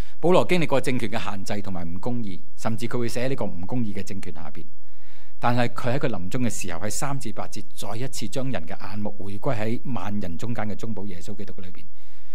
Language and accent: Cantonese; Shunde, Guangdong, China; 我小时候住在顺德的时候，同埋几个亲戚撑一堆好大嘅禾秆草